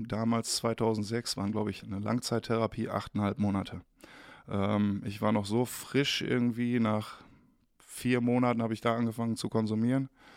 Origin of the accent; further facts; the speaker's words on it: Bitterfeld, Saxony-Anhalt, Germany; born there; moved away; also born or lived in Rheda-Wiedenbrück; Wir sind aus dem Landkreis Bitterfeld, komme ich gebürtig, und wir sind nach Gütersloh, also Reda-Wiedenbrück, meiner Oma.